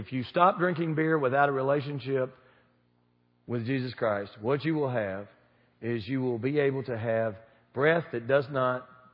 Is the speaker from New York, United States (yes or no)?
no; Kentucky, United States; I mean, we're from South Central Kentucky.